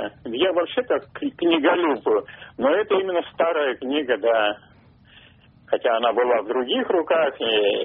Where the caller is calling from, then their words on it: Orenburg, Orenburg Oblast, Russia; Я из Оренбурга, у нас уже полтретьего.